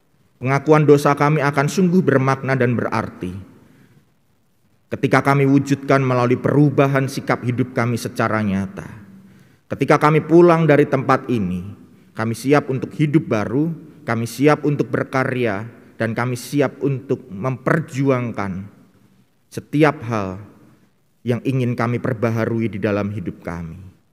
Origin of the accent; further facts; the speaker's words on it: Purwokerto, Central Java, Indonesia; asale sekang Purwokerto.